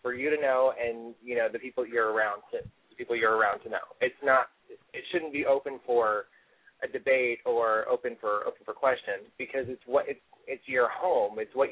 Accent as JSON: {"language": "English", "region": "Missouri", "country": "United States", "tie": "born or raised there", "said": "But, I grew up in Missouri and I grew up in a family that you're definitely a product of how you were raised and a product of your environment."}